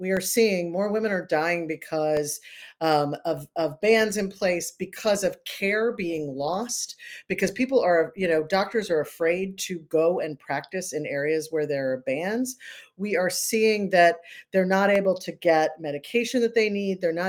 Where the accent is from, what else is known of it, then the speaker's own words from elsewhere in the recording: North Carolina, United States; Yeah, I come from North Carolina, and we would normally say bless his heart